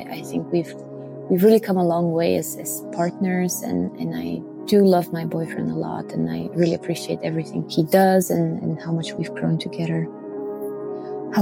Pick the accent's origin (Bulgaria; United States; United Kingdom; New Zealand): Bulgaria; English is a second language; now in Belgium; I'm originally from Bulgaria, and I'm currently living in Belgium.